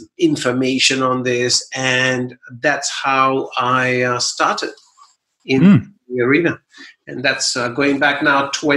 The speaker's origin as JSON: {"language": "English", "country": "Malaysia", "tie": "born or raised there", "moved": "as an adult", "lives_now": "Australia", "said": "I was born and brought up in Malaysia, Jürgen. My parents are of Indian heritage, Indian ethnicity. They went over to Malaysia to work, and I was born and raised there."}